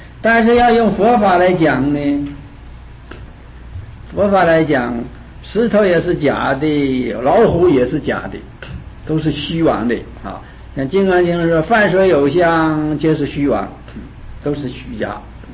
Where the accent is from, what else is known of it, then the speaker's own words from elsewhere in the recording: China; 我们中国人的解释啊，就是啊，诚之所至啊，金石为开